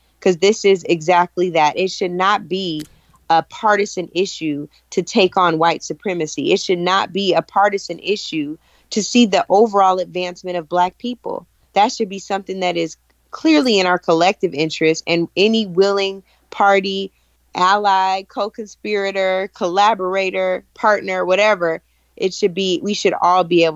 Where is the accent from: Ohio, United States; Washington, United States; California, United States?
Washington, United States; Tacoma; Manuel Ellis in Tacoma, Washington, in my home state.